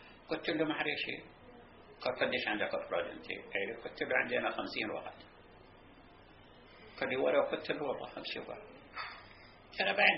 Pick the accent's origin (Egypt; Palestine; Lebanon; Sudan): Palestine; قلت له أنا فلسطيني